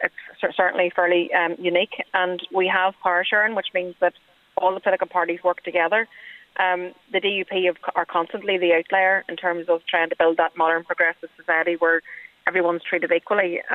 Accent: Ireland; It's my right as an Irish national to have my identity protected in law, and also to have it, you know, cherished.

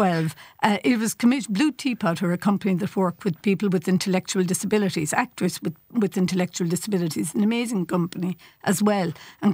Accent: Ireland; I grew up in Ireland in the 80s, or was in my early 20s in Ireland in the 80s

